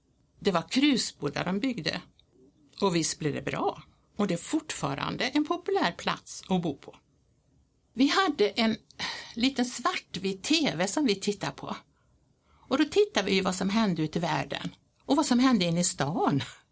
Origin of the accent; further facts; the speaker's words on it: Svenljunga, Västra Götaland County, Sweden; now in Tyresö, Sweden; Vi hade ju tänkt att flytta tillbaka ner där vi kom ifrån. Både min man och jag, vi är från Svenljunga som ligger söder om Borås.